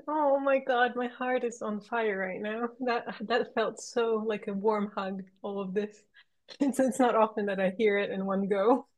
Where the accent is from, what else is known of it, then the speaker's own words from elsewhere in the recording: Warsaw, Masovian Voivodeship, Poland; English is a second language; also born or lived in London; I actually live mainly in Warsaw, in my hometown. And I do pop back to London a lot, where I spent nearly 10 years. And at the moment, yes, I am in Australia.